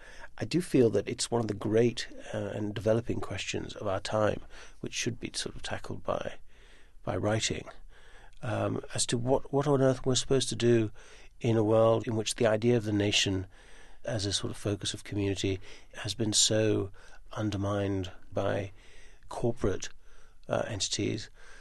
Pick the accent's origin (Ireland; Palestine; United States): Ireland; born there; I was born in Ireland, my father's Irish, my mother's Turkish, and I spent my whole life growing up in places where I wasn't the same as everyone else.